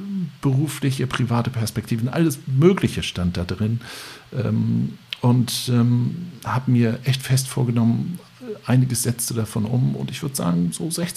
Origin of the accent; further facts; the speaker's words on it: Lübeck, Schleswig-Holstein, Germany; ich bin Lübecker, ich habe immer ein Holzmodell meiner Heimatstadt auf 1 Uhr stehen